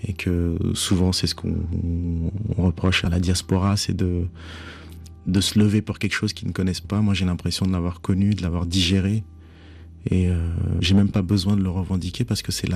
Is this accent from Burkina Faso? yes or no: yes; Ouagadougou, Centre, Burkina Faso; now in Paris, France; Ouaga, parce que j'ai grandi à Ouaga et que je pense que c'est la période de ma vie qui m'a le plus marqué.